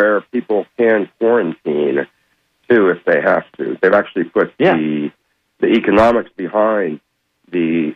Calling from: Tampa, Florida, United States; from Tampa.

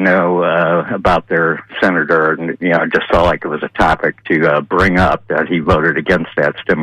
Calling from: Largo, Florida, United States; Yeah, this is … from Largo.

